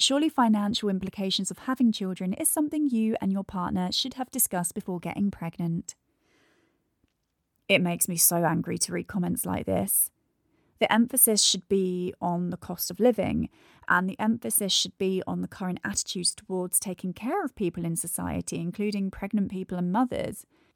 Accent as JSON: {"language": "English", "region": "London", "country": "United Kingdom", "tie": "born or raised there", "said": "I'm actually from London, so this is my hometown. I didn't grow up wealthy. I'm from a single parent family"}